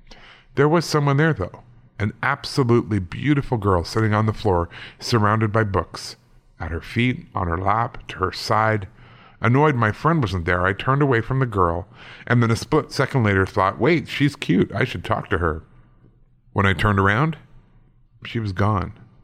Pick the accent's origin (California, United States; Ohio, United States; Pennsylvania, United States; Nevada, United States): Nevada, United States; Las Vegas; I was born and raised in Las Vegas, and this story comes from my high school days there